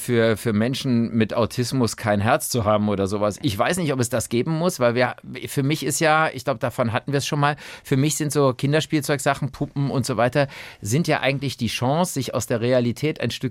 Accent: Brühl, North Rhine-Westphalia, Germany; Ich habe als kleiner Junge in Brühl bei Köln gewohnt, das ist zwischen Köln und Bonn.

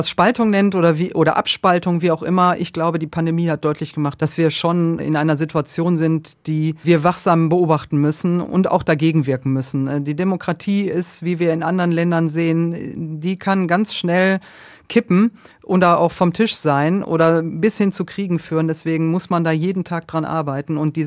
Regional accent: North Rhine-Westphalia, Germany; Ich komme aus dem Ruhrgebiet

